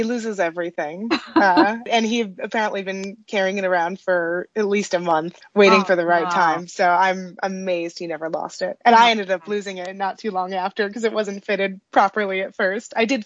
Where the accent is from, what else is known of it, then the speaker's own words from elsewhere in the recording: Smallwood, New York, United States; When I was a kid, it was a really tight-knit community. There were always other kids on the street.